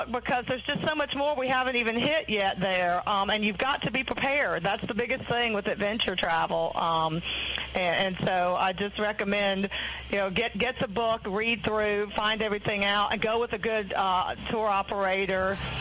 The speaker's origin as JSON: {"language": "English", "region": "South Carolina", "country": "United States", "said": "The Low Country, I'm from the South Carolina Low Country, so no book on adventure travel, I think, is complete without a discussion of that."}